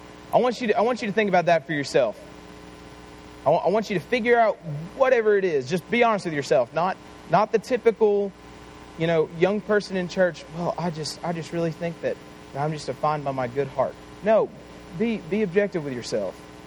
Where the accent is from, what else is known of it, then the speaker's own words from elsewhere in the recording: Chattanooga, Tennessee, United States; Like I said, I grew up in Chattanooga.